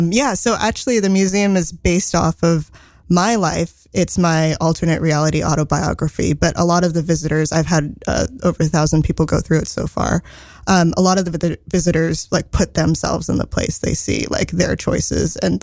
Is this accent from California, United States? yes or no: yes; California, United States; born there; I was born in the Bay Area, California, in a suburb about an hour south of San Francisco.